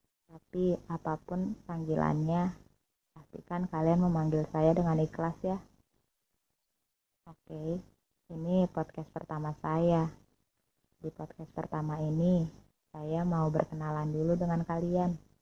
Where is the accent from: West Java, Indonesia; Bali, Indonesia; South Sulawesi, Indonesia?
West Java, Indonesia; Bekasi; also born or lived in Klaten; Saya lahir di Klaten, namun saya tumbuh dan berkembang di Kabupaten Bekasi.